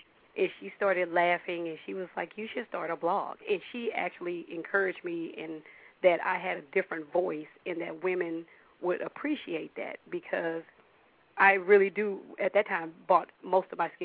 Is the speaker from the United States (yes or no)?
yes; Texas, United States; also born or lived in Louisiana; now in Washington, United States; So I'm originally from Texas and Louisiana, so I live in D.C. now